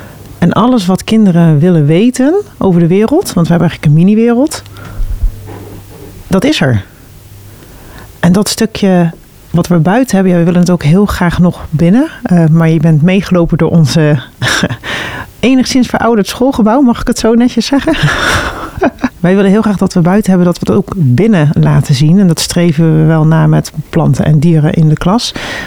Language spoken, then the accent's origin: Dutch; Bergen op Zoom, North Brabant, Netherlands; Het is mijn eigen oude basisschool. Ik heb hier als leerling op school gezeten.